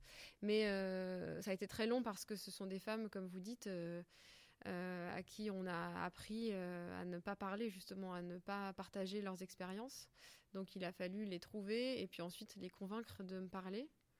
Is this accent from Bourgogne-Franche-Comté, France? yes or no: yes; Sainte-Hélène, Bourgogne-Franche-Comté, France; je suis originaire de Bourgogne, d'un petit village qui s'appelle Sainte-Hélène, qui est entre Châlons et Le Creusot.